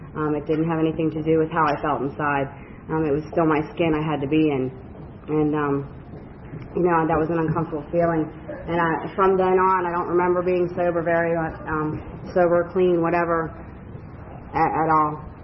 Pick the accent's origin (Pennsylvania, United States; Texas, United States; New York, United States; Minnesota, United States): Minnesota, United States; Minneapolis; I grew up north in Minnesota, Minneapolis, and like it seemed like everybody up there was German and blonde.